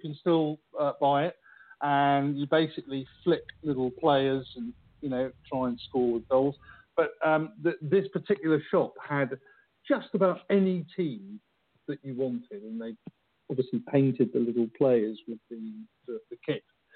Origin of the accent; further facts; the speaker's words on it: Paris, Île-de-France, France; I grew up in Paris